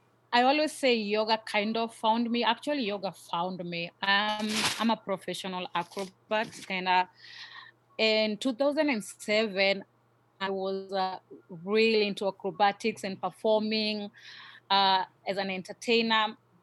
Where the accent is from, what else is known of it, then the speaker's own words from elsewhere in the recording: Nairobi, Kenya; also born or lived in Murang'a; I'm from Nairobi, Kenya. I grew up, I was born in a town called Murang'a. It's more on the central part of Kenya, but I was raised in Nairobi.